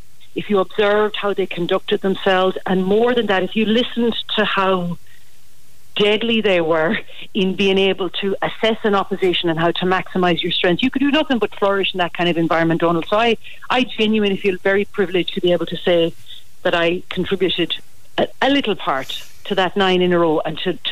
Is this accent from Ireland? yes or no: yes; Munster, Ireland; I'm from West Limerick, but I went to school in Tarbert, so that's how I became involved in Kerry.